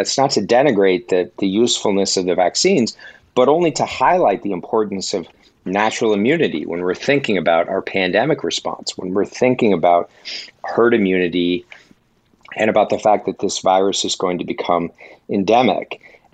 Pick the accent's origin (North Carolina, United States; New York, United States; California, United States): California, United States; It's a particularly acute issue in my home state here of California